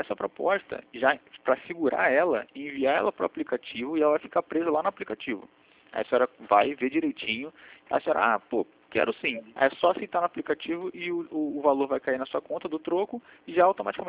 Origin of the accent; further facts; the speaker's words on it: Rio de Janeiro, Brazil; eu sou do Rio. Aqui no Rio, terça-feira foi feriado